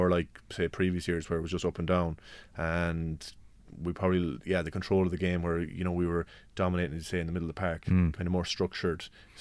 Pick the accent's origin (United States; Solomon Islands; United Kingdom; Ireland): Ireland; Mullingar, Leinster; born there; I was born in Mullingar.